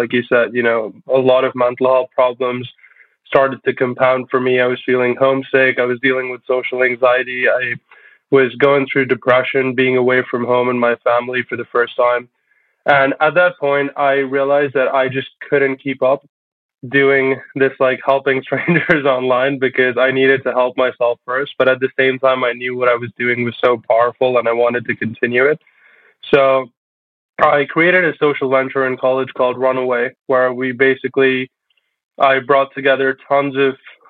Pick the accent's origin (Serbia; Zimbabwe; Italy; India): India; moved away as an adult; now in New York, United States; I'm actually a first generation immigrant. So born and brought up in India and then moved to New York for college